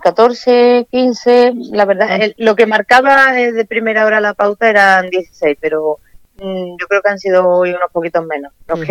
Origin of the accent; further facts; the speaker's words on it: Montilla, Andalusia, Spain; los grupos no son cerrados de los que venimos de Montilla, los que vienen de otros sitios